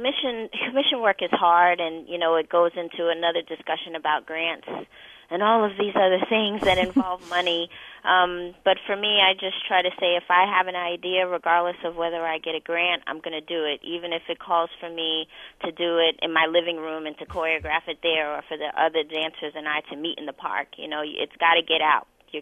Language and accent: English; New York, United States; I'm originally from New York, so I started going to the Ailey School in high school